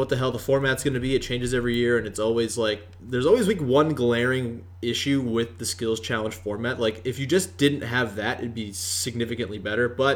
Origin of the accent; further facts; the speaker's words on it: Canada; Well, it's part of being Canadian to know when your players win very marginal honors.